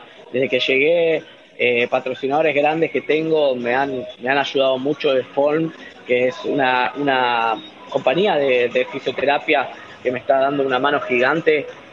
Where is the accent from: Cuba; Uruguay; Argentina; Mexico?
Argentina; accent: Argentine; No hablo como mexicano, hablo como argentino, pero con el español argentino...